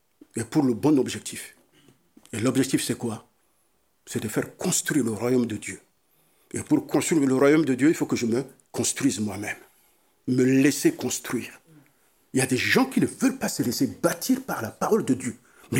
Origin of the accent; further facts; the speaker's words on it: France; Alors chez nous en France, quand un mois on n'est pas payé, on met le feu.